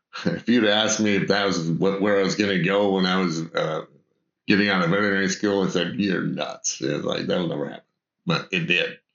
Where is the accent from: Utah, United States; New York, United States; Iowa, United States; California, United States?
Iowa, United States; now in Sioux Falls, United States; I grew up in Northwest Iowa, not too far from where I live right now in Sioux Falls, South Dakota, on a farm.